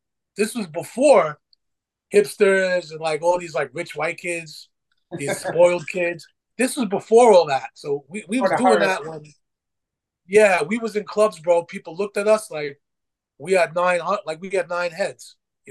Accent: Brooklyn, New York, United States; we're from Brooklyn

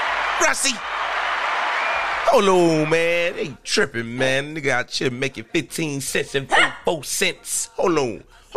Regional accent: Miami, Florida, United States; I just learned growing up in Miami, being born and being a product of Miami, Florida

